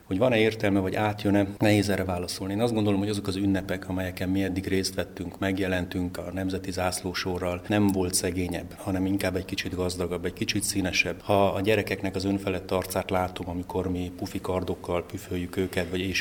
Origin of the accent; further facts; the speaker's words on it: Nagykanizsa, Zala, Hungary; born there; hogyha én ide születtem Nagykanizsára